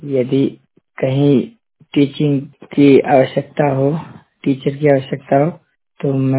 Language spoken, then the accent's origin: Hindi; Pilibhit, Uttar Pradesh, India; मैं जिला पीलीभीत का रहने वाला हूँ और